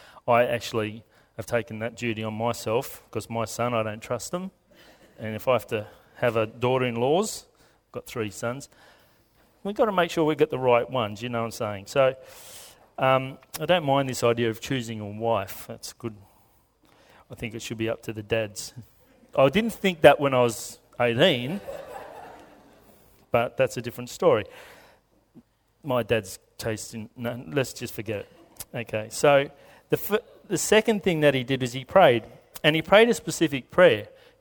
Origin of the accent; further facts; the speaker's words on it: Lithgow, New South Wales, Australia; I'm from Lithgow. I know, I feel your sympathy, that's okay. We used to go up and, I was going to say trawl, it was like trawling, we'd just go up and down the main street of Lithgow